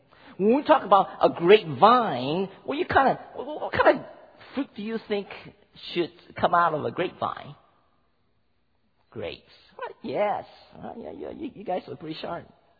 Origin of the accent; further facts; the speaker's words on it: Oakland, California, United States; You know, I grew up in Oakland, and in our backyard there's a couple of trees.